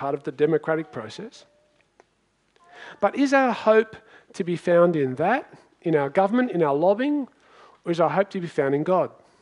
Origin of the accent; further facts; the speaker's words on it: Australia; as Australian Christians, we are coming into a different world than the world that even I grew up in.